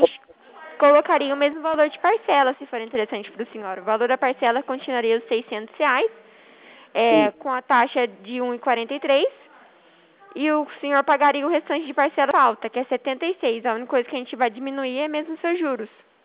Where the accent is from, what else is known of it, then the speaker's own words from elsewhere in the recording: Limeira, São Paulo, Brazil; sou de Limeira.